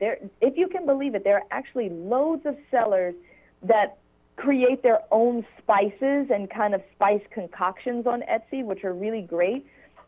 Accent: Virginia, United States; And let's say, like, my home state is Virginia. So I do like to support a lot of the local makers in Virginia.

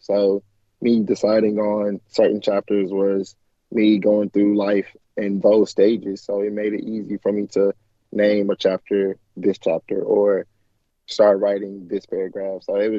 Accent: Nashville, Tennessee, United States; So I am 25. I'm from Tennessee, Nashville, Tennessee

